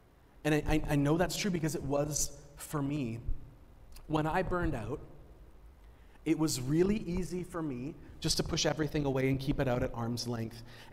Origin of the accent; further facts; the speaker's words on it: Vancouver, British Columbia, Canada; As someone who's born and raised in Metro Vancouver, it's actually pretty easy for me to take the mountains for granted.